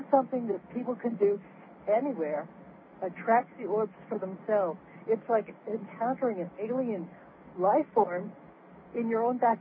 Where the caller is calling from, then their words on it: Victoria, British Columbia, Canada; I'm calling from Victoria on Vancouver Island